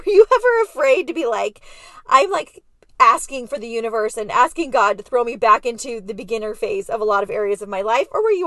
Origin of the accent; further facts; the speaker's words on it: San Diego, California, United States; now in Orange County, United States; Yeah, but I was raised in San Diego and have lived all over.